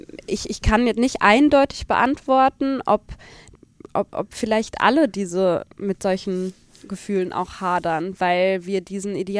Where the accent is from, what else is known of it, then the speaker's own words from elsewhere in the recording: Hesse, Germany; wenn ich halt sage, ich komme aus Hessen